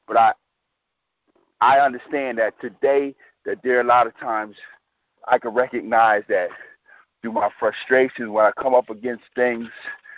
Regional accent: Brooklyn, New York, United States; I'm a fighter. I'm from Brooklyn. We born fighters.

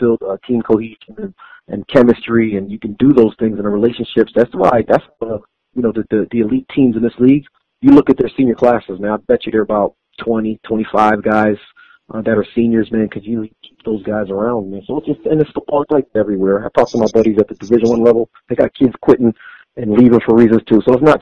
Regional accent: Philadelphia, Pennsylvania, United States; So just growing up in Philly and always watching the games

